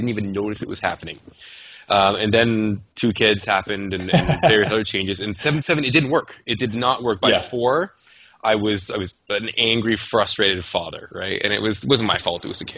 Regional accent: Canada; because I'm a Canadian

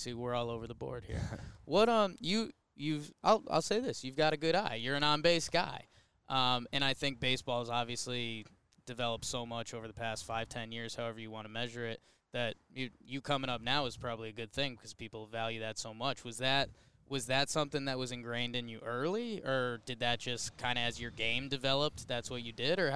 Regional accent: Connecticut, United States; Cause so I grew up in Connecticut. I'm soft.

